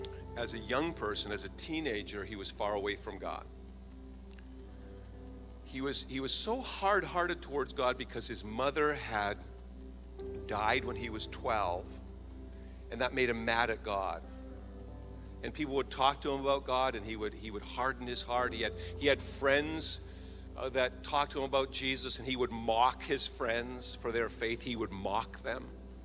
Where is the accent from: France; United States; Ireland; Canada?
Canada; I was raised in Canada, and David Maines was like the Billy Graham of Canada.